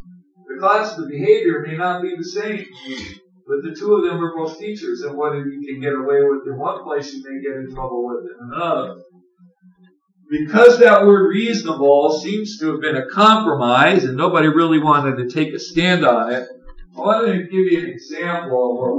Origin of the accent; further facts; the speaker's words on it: New York, United States; This is where I, as an American, as a New Yorker, have the absolute God-given natural right to say what I gotta say